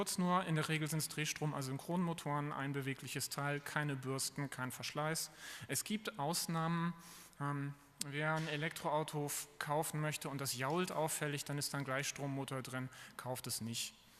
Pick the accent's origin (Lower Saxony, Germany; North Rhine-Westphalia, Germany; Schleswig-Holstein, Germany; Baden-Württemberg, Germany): Schleswig-Holstein, Germany; Husum; ich komme vom Land, aus Husum, das ist kurz vor der dänischen Grenze.